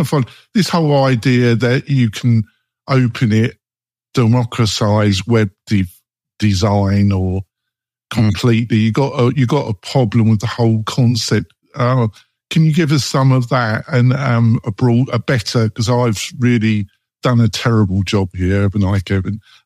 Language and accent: English; England, United Kingdom; yeah, but Brian, I'm English.